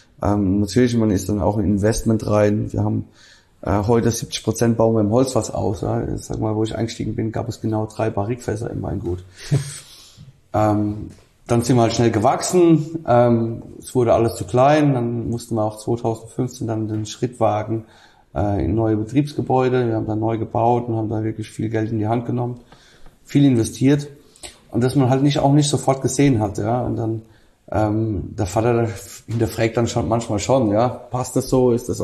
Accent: Rhineland-Palatinate, Germany; Und als Pfälzer ist, glaube ich, kann man sich nicht in eine Kategorie einschieben.

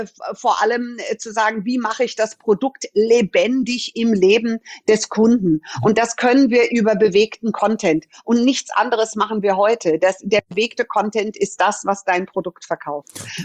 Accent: Munich, Bavaria, Germany; Aber ich bin hier geboren. Ich bin in München geboren und bin hier aufgewachsen und war dann irgendwie überall auf der Welt. Und Deutschland ist aber wirklich meine Heimat, auch wenn ich keinen deutschen Pass haben kann.

